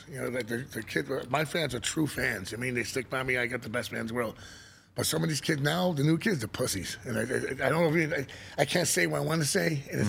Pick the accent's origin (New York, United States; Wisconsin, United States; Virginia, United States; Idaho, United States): New York, United States; Queens; But the way I speak, I'm from Queens. I speak a certain way.